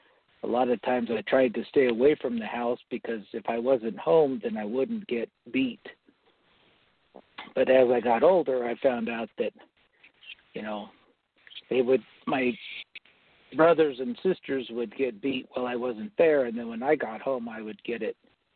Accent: Colorado, United States; from Colorado, and I'm 53 years old, and my heritage, I'm Apache from the Taos Pueblo.

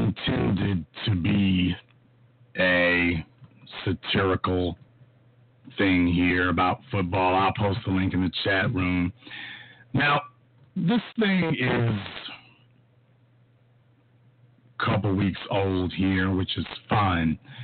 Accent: Louisiana, United States; Now, I'm from Louisiana, and there is a restaurant chain named Popeye's Chicken.

